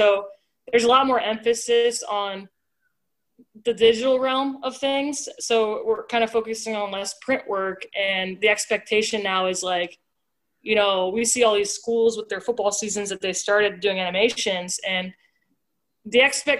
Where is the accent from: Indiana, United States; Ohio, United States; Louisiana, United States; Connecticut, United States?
Ohio, United States; Cincinnati; I grew up in Cincinnati, Ohio, and I'm unfortunately a Bengals fan.